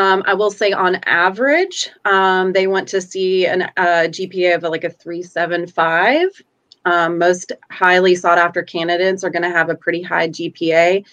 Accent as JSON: {"language": "English", "town": "Knoxville", "region": "Tennessee", "country": "United States", "said": "which I'm from Knoxville, Tennessee."}